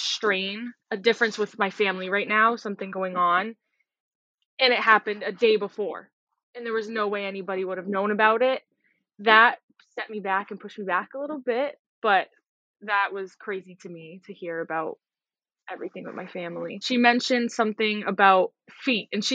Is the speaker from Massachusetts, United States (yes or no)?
yes; Massachusetts, United States; I am from Massachusetts.